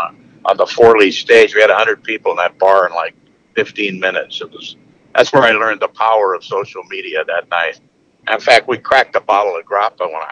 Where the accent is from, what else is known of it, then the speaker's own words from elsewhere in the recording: Pittsburg, California, United States; I grew up in Pittsburgh, California, but I spent a lot of time in Brooklyn